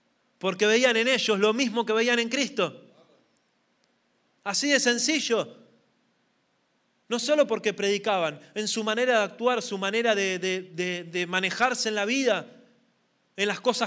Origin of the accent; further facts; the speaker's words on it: Argentina; Hablo por mi país porque es el que conozco. No estoy hablando de ustedes, estoy hablando del lugar de donde yo vengo.